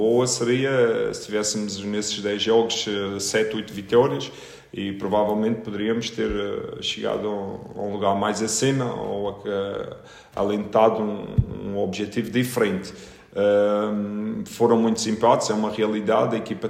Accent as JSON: {"language": "Portuguese", "region": "Madeira", "country": "Portugal", "said": "Sim, eu acima de tudo sou madeirense"}